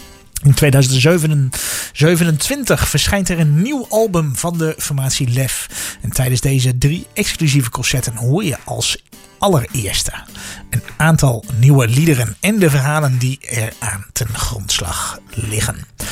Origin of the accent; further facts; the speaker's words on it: Netherlands; Ja, ik ben een echte Nederlander.